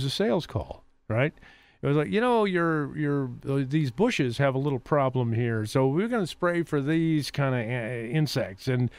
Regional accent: Detroit, Michigan, United States; My mom, when I was a kid and we were growing up in Detroit, she would always put milorganite on our lawn.

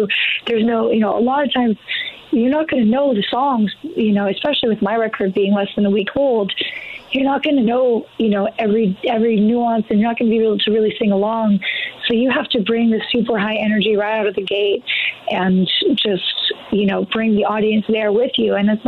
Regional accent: Los Angeles, California, United States; But for me, I'm from Los Angeles. Like, the most we get is like, you know, a drizzle here and there, and the world stops in L.A.

